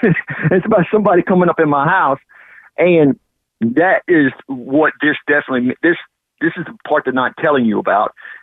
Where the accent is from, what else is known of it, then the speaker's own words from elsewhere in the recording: Huntington, Texas, United States; I'm from Huntington, Texas, man.